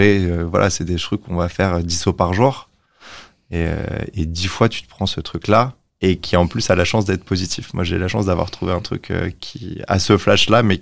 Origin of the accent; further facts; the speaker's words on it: Paris, Île-de-France, France; moi, j'ai grandi à Paris, vie très normale, et trop normale, en fait.